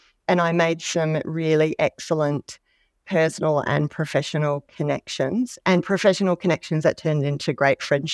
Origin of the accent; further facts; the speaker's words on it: Adelaide, South Australia, Australia; also born or lived in Sydney; I was born and raised in Adelaide, and that's where I did my education and also my law degree.